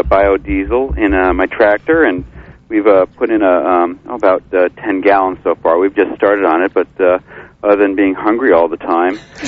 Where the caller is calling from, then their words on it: Deer Isle, Maine, United States; I'm from Deer Isle.